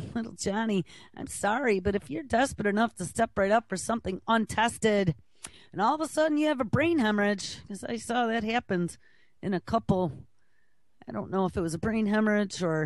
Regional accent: Buffalo, New York, United States; Buffalo, New York. So from my hometown

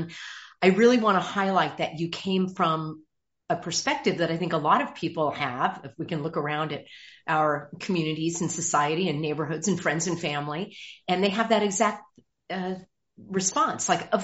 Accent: California, United States; You know, I'm from California

